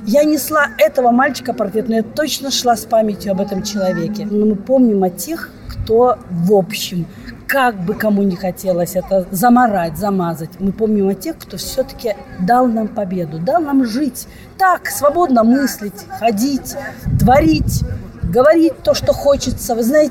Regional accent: Belarus; Я из Белоруссии, и у меня на родине тоже моих ветеранов практически уже никого нет.

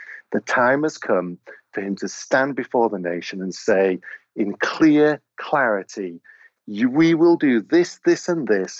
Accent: Wales, United Kingdom; because we're Welsh, and in Wales, we have to show that we're not the English

